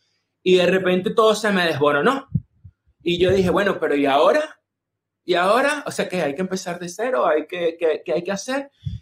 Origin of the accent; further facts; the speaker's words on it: Venezuela; moved away as an adult; salí de Venezuela a medio de la carrera